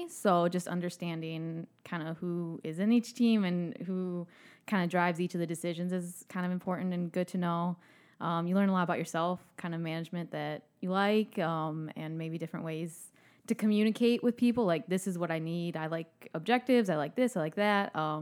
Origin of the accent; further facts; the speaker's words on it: Illinois, United States; Illinois.